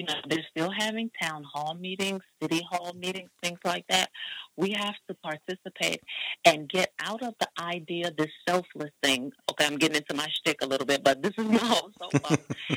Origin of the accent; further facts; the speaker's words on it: Augusta, Georgia, United States; also born or lived in Washington, D.C.; I am originally from Augusta, Georgia, home of … home of the famous Masters Golf Tournament.